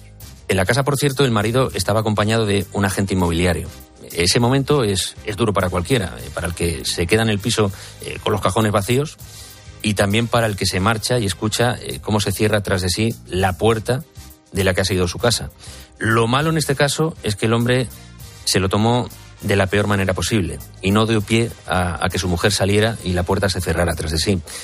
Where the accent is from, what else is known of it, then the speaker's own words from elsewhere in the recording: Spain; como informadores y como españoles de a pie que somos